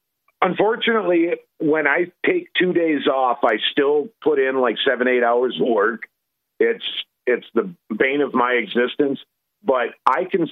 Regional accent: Wisconsin, United States; born there; Hey, I was born in Wisconsin, too, but I don't brag it up.

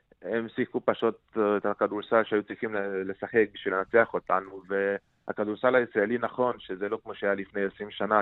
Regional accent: Transylvania, Romania; Hebrew is a second language; moved away; also born or lived in Israel; אני נולדתי וגדלתי ברומניה, למשל בטרנסילבניה, ועליתי לארץ ב-1995

